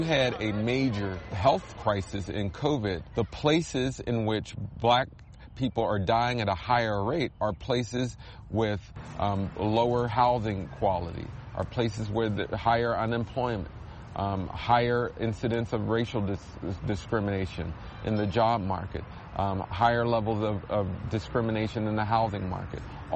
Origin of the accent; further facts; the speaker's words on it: Wilkinsburg, Pennsylvania, United States; I grew up in Wilkinsburg, Pennsylvania, a small black municipality.